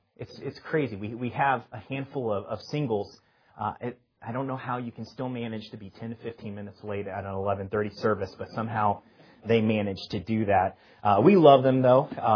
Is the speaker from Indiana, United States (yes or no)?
yes; Winnemac, Indiana, United States; I'm an Indiana boy. I'm from Winnemac, Indiana. It's a really small town. You blink, you miss it. That's how small it is.